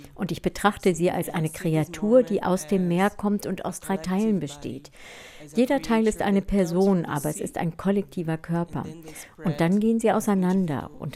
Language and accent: German; Salvador, Bahia, Brazil; now in Germany; Ich komme aus Salvador, das ist eine sehr koloniale Stadt